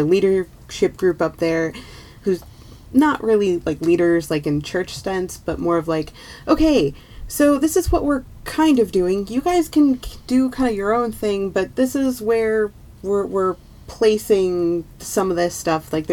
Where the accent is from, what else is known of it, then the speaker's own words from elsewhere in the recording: Minnesota, United States; born there; because I was born in Minnesota